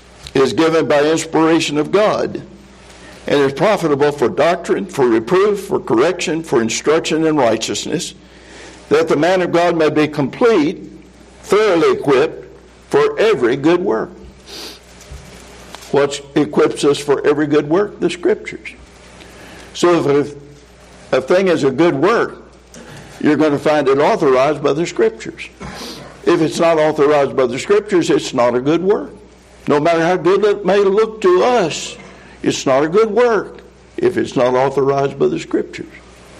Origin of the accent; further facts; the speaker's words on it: Alabama, United States; But I'm from Alabama.